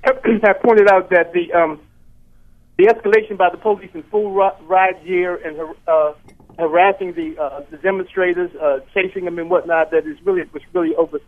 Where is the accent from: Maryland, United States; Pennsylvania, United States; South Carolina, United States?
Maryland, United States; Baltimore; now in Baton Rouge, United States; I live in Baton Rouge now. I'm originally from Baltimore.